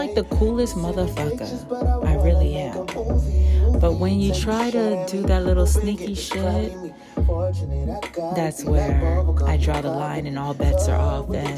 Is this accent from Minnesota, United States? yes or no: no; Brooklyn, New York, United States; My nigga. I'm from Brooklyn. Coney Island.